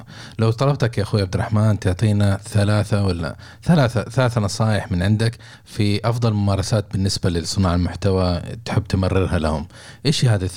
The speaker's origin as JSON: {"language": "Arabic", "country": "Saudi Arabia", "said": "تعرف اللي دارج عندنا في السعودية"}